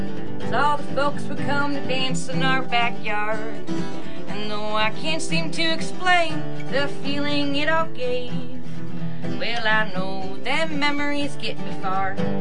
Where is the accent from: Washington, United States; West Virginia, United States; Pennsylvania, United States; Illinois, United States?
Washington, United States; Bellingham; I'm from Bellingham, Washington.